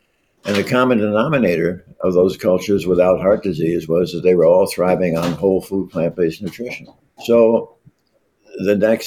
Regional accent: New York, United States; now in Cleveland, United States; I actually grew up on a farm in upstate New York.

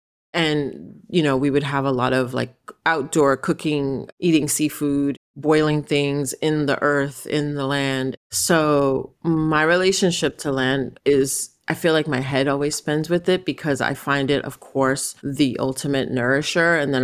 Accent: New York City, New York, United States; I grew up in New York City. My family are all on either side of me are descendants of chattel slavery.

